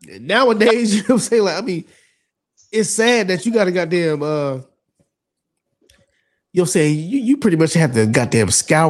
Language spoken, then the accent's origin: English; Germany; First of all, I grew up in overseas. I grew up in Germany.